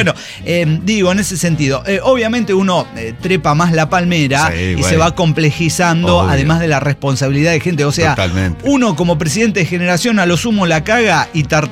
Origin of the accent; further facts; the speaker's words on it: Mexico; yo tengo mi documentación. Es que soy mexicano.